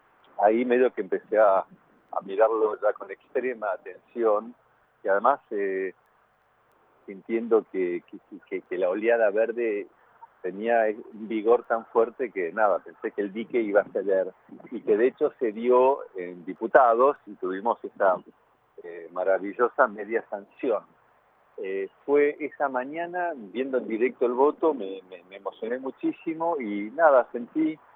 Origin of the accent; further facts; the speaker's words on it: France; Yo vivía en Francia, crecí en Francia donde el aborto es legal, desde el 74.